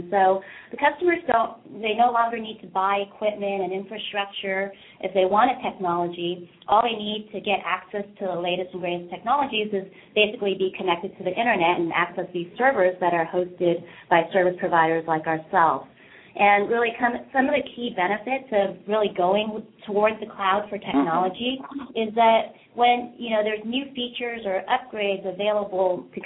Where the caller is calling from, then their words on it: San Mateo, California, United States; I'm actually calling from San Mateo, California, in the Silicon Valley.